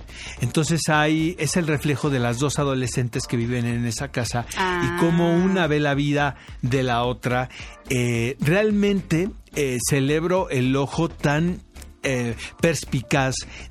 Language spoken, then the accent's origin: Spanish; Tijuana, Baja California, Mexico; also born or lived in San Diego, United States; Yo crecí en San Diego y en Tijuana